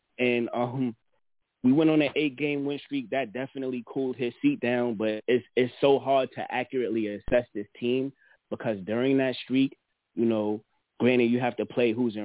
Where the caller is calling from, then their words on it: Queens, New York, United States; from Queens, man.